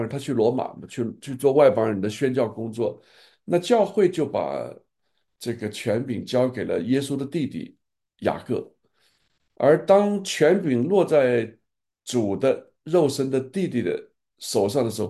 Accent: China; now in Taiwan; 结果他一听说我是从大陆来的

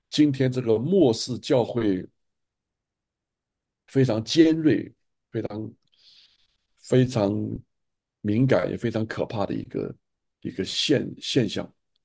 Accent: China; 我说我们都是中国人，都从中国成长长大，走了一把年纪的，到今天了，我还年长你差不多10年。

